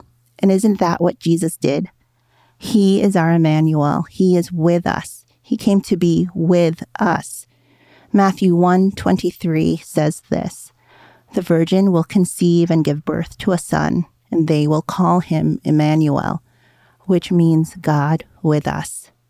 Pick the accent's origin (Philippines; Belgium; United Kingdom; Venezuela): Philippines; now in United States; So I grew up in the Philippines, and no one does Christmas quite like my people.